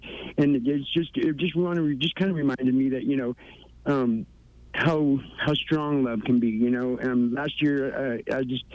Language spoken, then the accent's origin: English; California, United States; I was from the Bay Area and, you know, moved here.